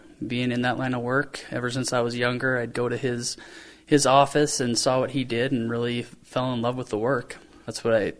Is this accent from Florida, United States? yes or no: no; Anaconda, Montana, United States; I grew up in Anaconda, Montana. My father was a police officer, and my mother runs the Senior Citizen Center in Anaconda